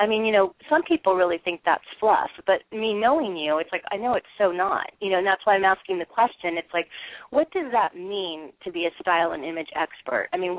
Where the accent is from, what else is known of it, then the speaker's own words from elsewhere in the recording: Midwest, United States; I'm from the Midwest, so I can say that.